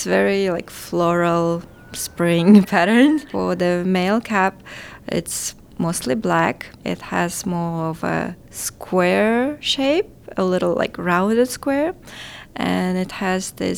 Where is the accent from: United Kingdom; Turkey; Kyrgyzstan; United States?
Kyrgyzstan; Osh, Osh Region; English is a second language; My hometown, Osh, is in south of Kyrgyzstan, which has really close border with Uzbekistan, and the population is also like a lot of Uzbek ethnicity people and a lot of Kyrgyz.